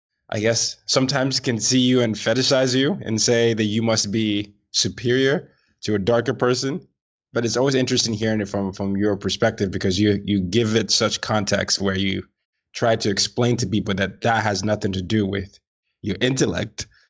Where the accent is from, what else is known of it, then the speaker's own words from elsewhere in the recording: Nigeria; now in United States; whether it's here in the United States, or, you know, growing up in Nigeria, I saw a lot of bleach and creams.